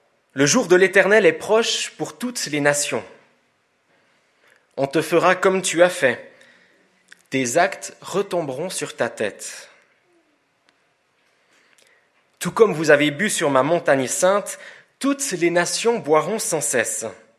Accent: Switzerland; Que répondrait une famille de chez nous, en Suisse, qui a de la peine à boucler ses fins de mois?

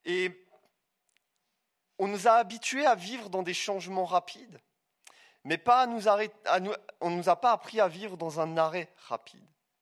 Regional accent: France; now in Switzerland; moi, en tant que Français qui servait en Suisse

